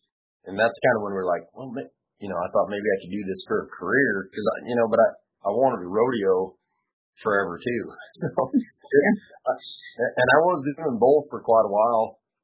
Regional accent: Moorcroft, Wyoming, United States; I grew up in Moorcroft, Wyoming, you know, like, a folks ranch up there is like, I don't know how else to be.

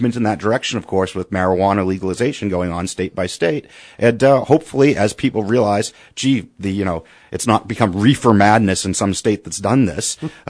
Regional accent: Boston, Massachusetts, United States; Now, I'm from Boston originally.

